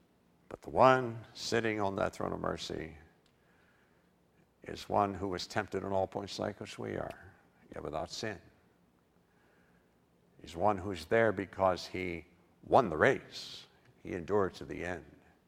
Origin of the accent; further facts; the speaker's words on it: England, United Kingdom; And yeah, I'm also an English guy, and words do matter.